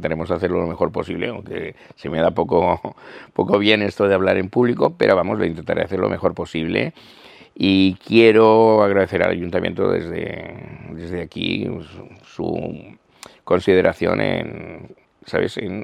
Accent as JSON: {"language": "Spanish", "town": "Calvià", "region": "Balearic Islands", "country": "Spain", "said": "hago alarde de que soy de Calviá e intento manifestarlo por ahí. Yo creo que sí, tiene que ser un poco así. No solo de Calviá, sino también como mallorquín y balear."}